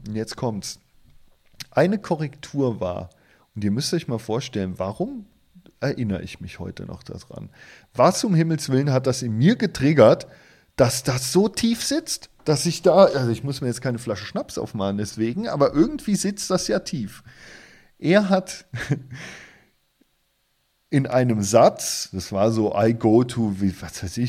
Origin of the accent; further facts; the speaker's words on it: Rhineland-Palatinate, Germany; und ich war aus dem Westen, also aus Rheinland-Pfalz